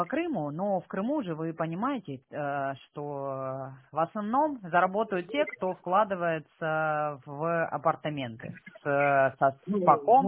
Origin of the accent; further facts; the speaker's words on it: Sochi, Krasnodar Krai, Russia; now in Krasnodar, Russia; я вообще сама родом из Сочи. У меня родители в Сочи живут. Вот я 15 лет живу в Краснодаре